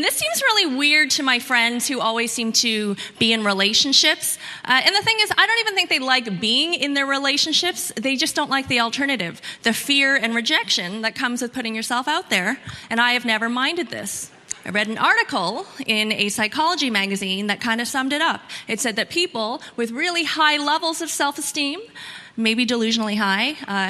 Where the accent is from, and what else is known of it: Ontario, Canada; born or raised there